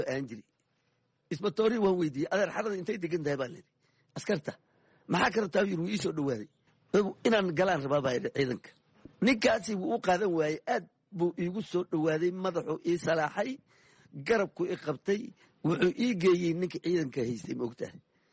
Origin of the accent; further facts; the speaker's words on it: Jamaame, Lower Juba, Somalia; waxaan ku soo koray degmada Jamaama la dhaho, waan ku soo barbaaray miigan ku dhashay, laakiin koritaankayga wuxuu ahaa degmada Jamaamo.